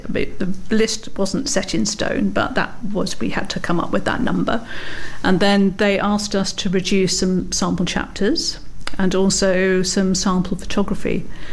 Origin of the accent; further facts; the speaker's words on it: London, United Kingdom; now in Dorset, United Kingdom; I'm an incomer from London a while back, 7 years ago